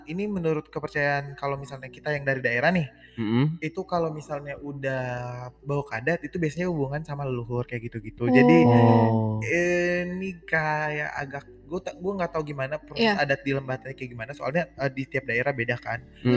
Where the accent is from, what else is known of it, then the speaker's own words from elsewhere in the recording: East Nusa Tenggara, Indonesia; Kayak ini kalau misalnya tanyain soal gue kan orang NTT juga nih kan.